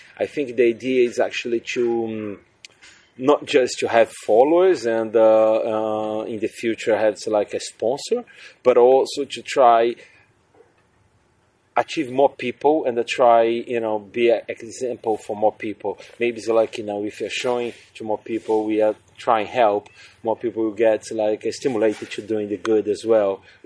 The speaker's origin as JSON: {"language": "English", "country": "Brazil", "second_language": "English", "moved": "as an adult", "lives_now": "England", "said": "I'm originally from Brazil, for people who actually couldn't understand my accent. And I moved to England, you know, 10 years ago."}